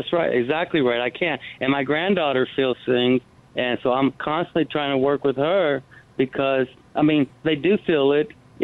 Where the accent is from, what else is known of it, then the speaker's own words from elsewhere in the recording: Kentucky, United States; I just I take a little offense to the guys from Georgia because I'm from Kentucky.